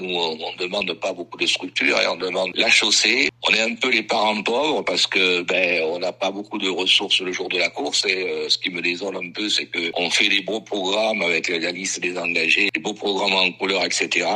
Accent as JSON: {"language": "French", "region": "Nouvelle-Aquitaine", "country": "France", "said": "Puisque je suis originaire du Sarladais, ça va un peu plus vite"}